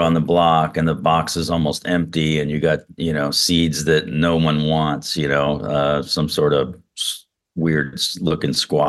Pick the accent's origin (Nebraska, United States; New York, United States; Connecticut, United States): Connecticut, United States; Bridgeport; But and anyway, when I graduated high school, Bullet Havens in Bridgeport, I grew up in Bridgeport, and you know, college was not a option, you know, for me and our family.